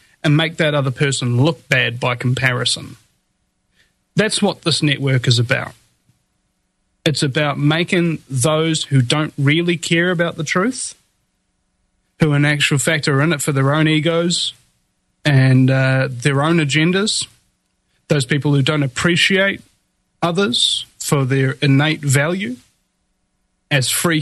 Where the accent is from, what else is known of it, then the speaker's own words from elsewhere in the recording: New Zealand; I'm a New Zealander and I'm on it